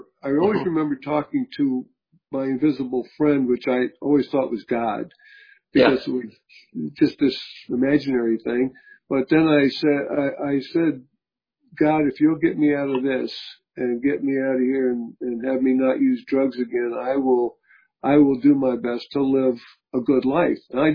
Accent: New York City, New York, United States; But I grew up in New York City, son of a long time Ashkenazi Jewish family.

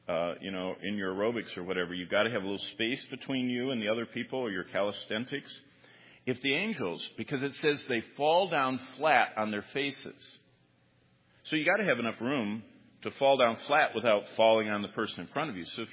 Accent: Michigan, United States; I'm from Michigan.

